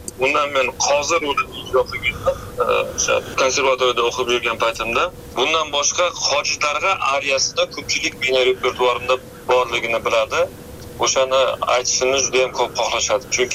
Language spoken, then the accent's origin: Uzbek; Nukus, Karakalpakstan, Uzbekistan; born there; Nukusda tug'ilganman.